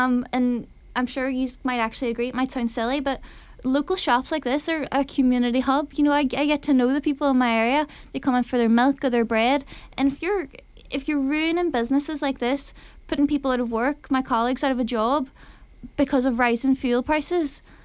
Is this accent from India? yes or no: no; Bridgend, Ulster, Ireland; I'm from Bridgend, I live in Bridgend, I work in Bridgend. It's a border town.